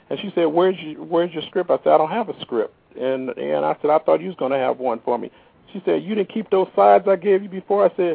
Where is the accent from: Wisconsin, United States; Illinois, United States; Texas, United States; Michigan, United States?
Illinois, United States; Chicago; all my buddies I grew up with in Chicago, so I'm hope they're listening and stuff.